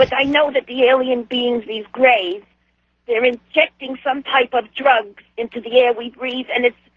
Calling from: New Jersey, United States; I'm calling from New Jersey. … I will not tell you anything more specific

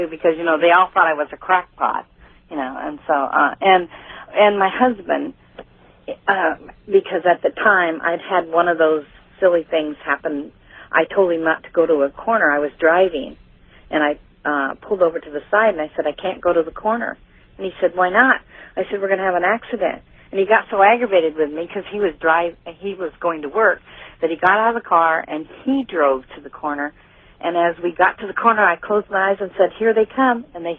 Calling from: Omaha, Nebraska, United States; Omaha, Nebraska.

